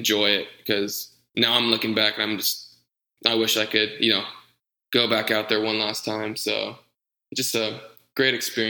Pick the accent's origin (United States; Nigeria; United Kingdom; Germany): United States; California; I'm from NorCal, so it would, the summers would get pretty hot. So, but I'm down in Southern California now, so it's a little cooler.